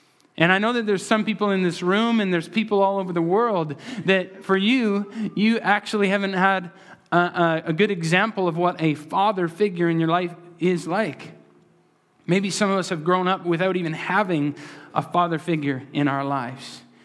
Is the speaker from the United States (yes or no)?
no; Alberta, Canada; And I'm from Alberta, and we went to northern Alberta to Whitecourt.